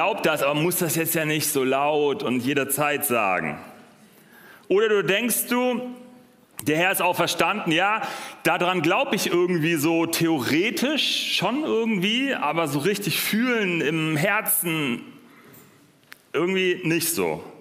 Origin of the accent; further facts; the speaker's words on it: Northern Germany, Germany; ich komme aus Norddeutschland, vielleicht so wirklich aus Norddeutschland.